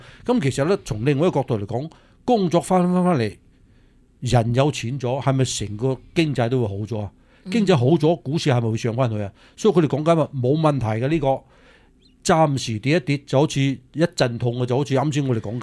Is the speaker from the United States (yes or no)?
yes; United States; 幫緊我哋美國人，你要明白呢樣嘢嚇。